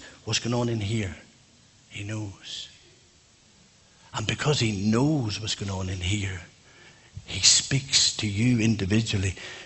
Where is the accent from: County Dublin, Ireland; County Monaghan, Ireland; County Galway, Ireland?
County Monaghan, Ireland; Monaghan; I was in Monaghan yesterday in my hometown